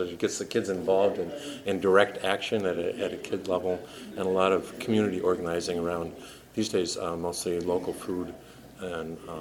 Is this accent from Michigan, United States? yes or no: yes; Ann Arbor, Michigan, United States; We're both from Ann Arbor, Michigan.